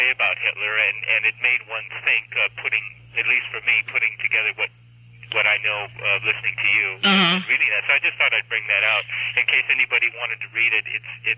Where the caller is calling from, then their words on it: Santa Cruz, California, United States; Yes, hello. I'm calling from Santa Cruz.